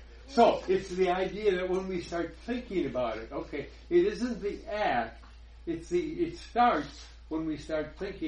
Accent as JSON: {"language": "English", "town": "Green Bay", "region": "Wisconsin", "country": "United States", "tie": "born or raised there", "said": "You know, I grew up in Green Bay, Wisconsin. I mean, I'm not a foreigner."}